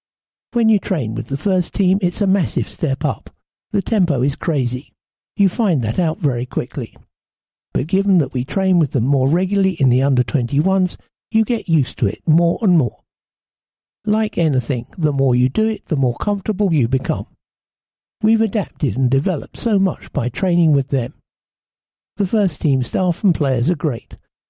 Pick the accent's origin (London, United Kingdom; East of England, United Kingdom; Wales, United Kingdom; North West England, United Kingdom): London, United Kingdom; I grew up in West London and my immediate family has actually never been too keen on football. My heritage mainly stems from England, but my granddad is Indian.